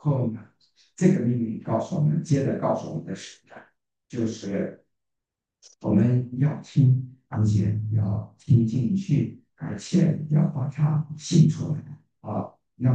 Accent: China; moved away as an adult; now in United States; 我们从中国来到美国，那个时候我也是，就是为了读学位，然后找个好工作

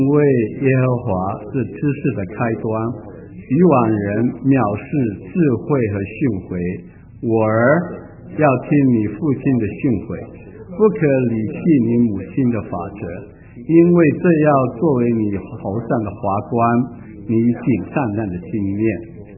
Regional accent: China; 我们中国人很喜欢的一句话。

